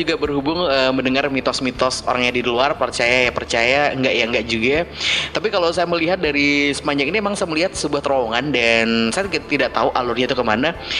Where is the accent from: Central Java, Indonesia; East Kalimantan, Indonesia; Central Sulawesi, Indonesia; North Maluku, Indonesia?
Central Java, Indonesia; Surakarta; saya kan berasal dari Solo